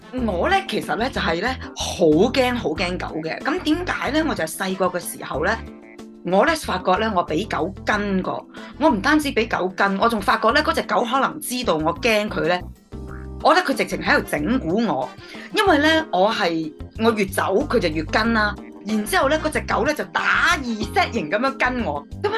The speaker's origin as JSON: {"language": "Cantonese", "region": "Guangdong", "country": "China", "said": "可能喺我哋廣東人咧比較少用啦"}